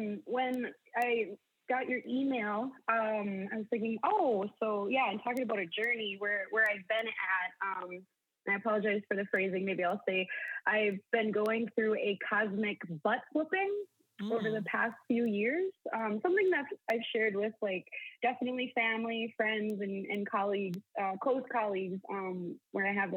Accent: Bois Forte, Minnesota, United States; since, you know, we're from Boys Fort, we got a lot of beautiful Indigenous people around us

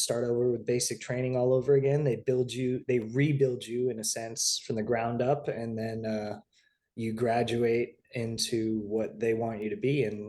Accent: United States; born there; Obviously, I was born in America, but I was the first in my mom's family to be born in America.

